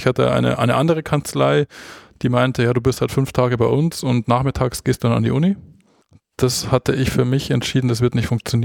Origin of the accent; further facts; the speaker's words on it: Landshut, Bavaria, Germany; Also ich komme aus Landshut